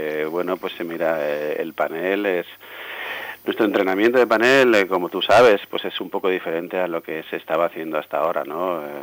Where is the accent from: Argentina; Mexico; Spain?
Spain; Xixona, Valencian Community; como buen gijonenco, pues evidentemente teníamos que empezar trabajando con el turrón, ¿no? Ya que soy de allí, de Gijona